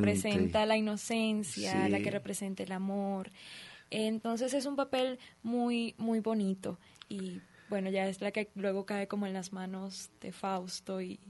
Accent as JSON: {"language": "Spanish", "town": "Caracas", "region": "Capital District", "country": "Venezuela", "lives_now": "Mexico City, Mexico", "said": "Bueno, yo soy de Caracas, Venezuela."}